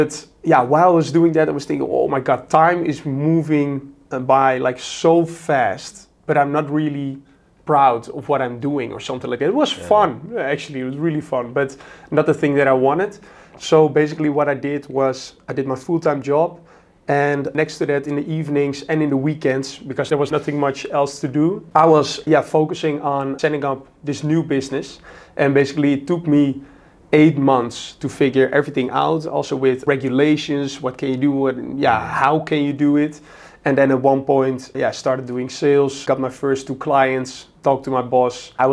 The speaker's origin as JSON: {"language": "English", "country": "Netherlands", "said": "26 years old. I'm from the Netherlands."}